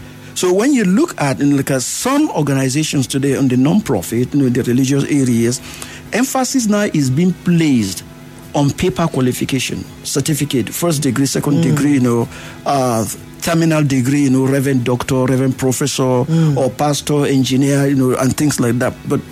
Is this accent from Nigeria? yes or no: yes; Nigeria; I am a local man. I'm a Nigerian.